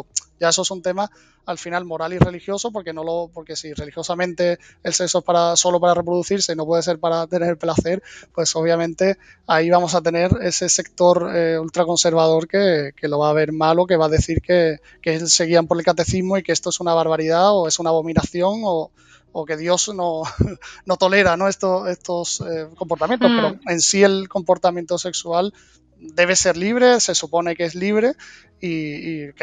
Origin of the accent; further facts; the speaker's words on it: Cádiz, Andalusia, Spain; also born or lived in Barcelona; me vine a Cádiz porque estaba fuera, que es de donde soy, donde he vivido, aunque he estado también muchos años en Barcelona.